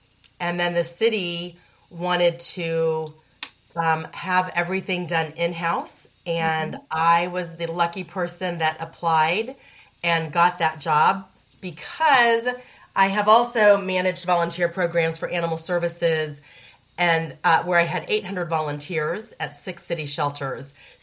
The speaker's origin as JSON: {"language": "English", "town": "Kansas City", "region": "Missouri", "country": "United States", "tie": "born or raised there", "said": "So I am from Kansas City originally. That's where I grew up."}